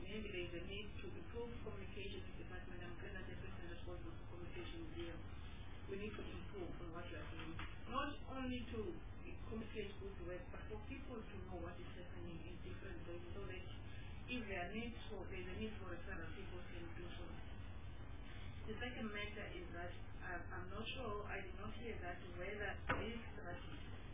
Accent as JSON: {"language": "English", "region": "Mpumalanga", "country": "South Africa", "said": "I know because I'm from Mpumalanga, bordering Mozambique and the Swaziland."}